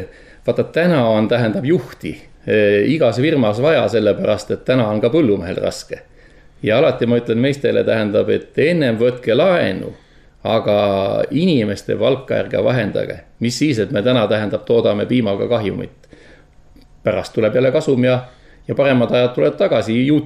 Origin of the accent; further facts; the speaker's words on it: Saare County, Estonia; Eks Saaremaal, ütleme, minu kodukandis